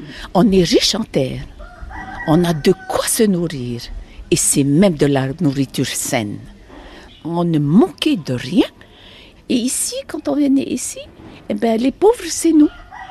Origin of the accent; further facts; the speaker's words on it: Raiatea, Leeward Islands, French Polynesia; Donc je viens d'une île, de Raya Tea. Elle est donc aux îles sous le vent.